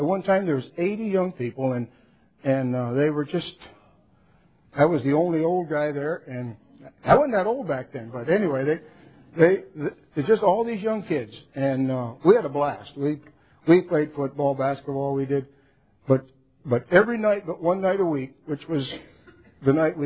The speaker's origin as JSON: {"language": "English", "region": "Michigan", "country": "United States", "said": "And I'm from Michigan, the center of time study and production."}